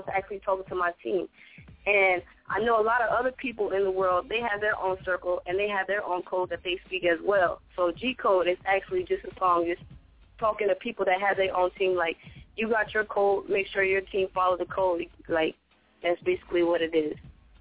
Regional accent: North Carolina, United States; I'm from North Carolina. I was raised in North Carolina. I'm born here. It's like I had that Southern style.

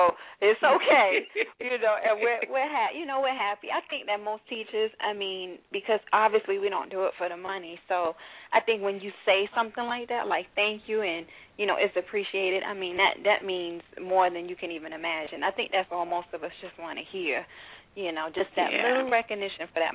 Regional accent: New York, United States; also born or lived in Norfolk, United States; now in Virginia Beach, United States; Well, originally I'm actually from the Bronx, New York, born and raised. And college years, I actually moved out to Virginia, Norfolk, Virginia, and I now live in Virginia Beach.

